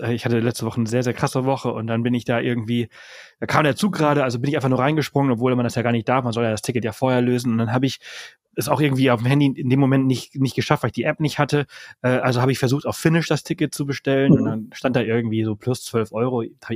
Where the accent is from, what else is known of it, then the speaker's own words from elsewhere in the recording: Balearic Islands, Spain; moved away; Also ich komme ja ursprünglich aus Mallorca. Mhm. Und bin dort geboren, aufgewachsen.